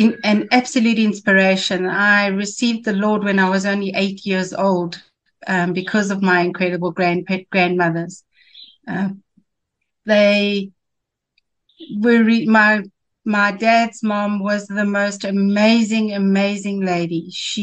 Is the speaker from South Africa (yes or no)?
yes; Johannesburg, Gauteng, South Africa; I was born in Johannesburg and lived my whole life here in Johannesburg.